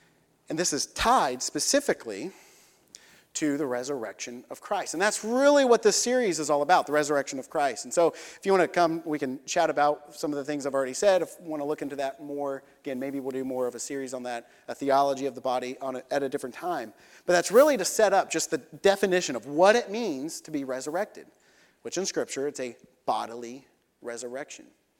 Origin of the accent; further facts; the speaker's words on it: United States; I'm an American. I like them.